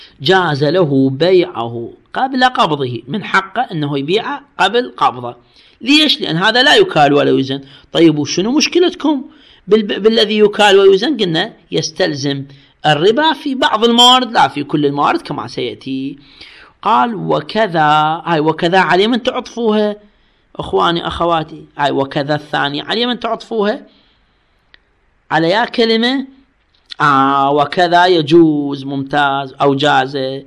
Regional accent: Iraq; هذا مثل عندنا بالعراق

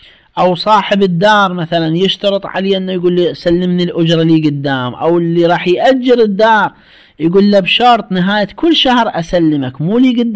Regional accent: Iraq; إحنا عندنا بالعراق هسه من نطلع العامل يبنانا

